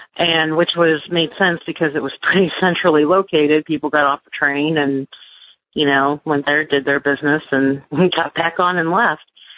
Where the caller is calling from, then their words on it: Hampton, Virginia, United States; I'm calling from Hampton, Virginia.